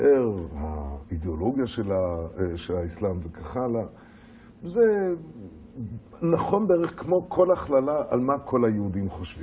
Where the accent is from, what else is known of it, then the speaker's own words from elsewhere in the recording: Switzerland; אני במקרה בא ממקום שקוראים לו שוויץ, ששם זה הצליח.